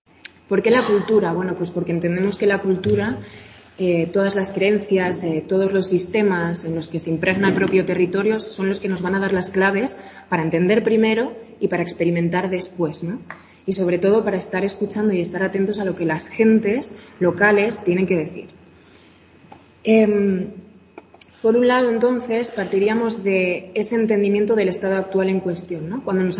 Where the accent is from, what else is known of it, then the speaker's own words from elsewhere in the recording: Aguilar de Campoo, Castile and León, Spain; estar de nuevo en mi pueblo, en Aguilar de Campo